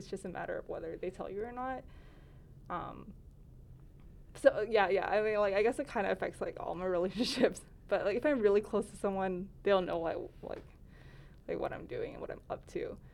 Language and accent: English; Chapel Hill, North Carolina, United States; I grew up in Chapel Hill, and then I went to college at UNC, so I've been in Chapel Hill for a long time